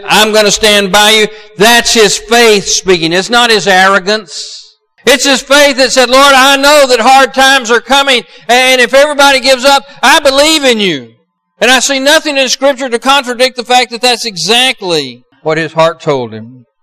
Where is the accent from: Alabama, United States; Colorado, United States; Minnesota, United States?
Alabama, United States; Those of us from Alabama know that, don't we?